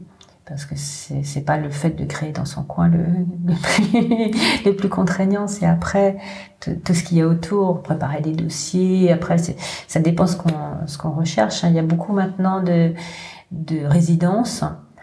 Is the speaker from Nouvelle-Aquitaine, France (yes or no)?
no; Bourgogne-Franche-Comté, France; Moi, je suis originaire de Bourgogne. Je suis venue faire des études à partir de la troisième année aux Beaux-Arts de Cergy. Mm. Ça fait quelques années maintenant, ça fait quand même assez longtemps.